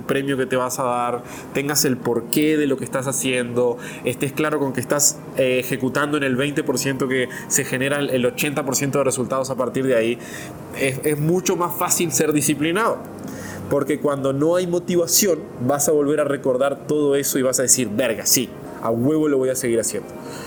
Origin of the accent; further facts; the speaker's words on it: Uruguay; que yo no sabía ni cuando era niño y los veía, en Uruguay no existían